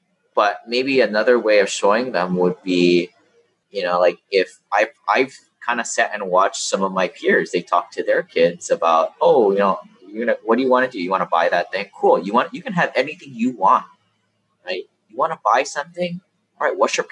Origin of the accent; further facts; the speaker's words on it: Hawaii, United States; Like, I mean, I grew up in Hawaii, a primary market. I didn't know people lived in $100,000 houses.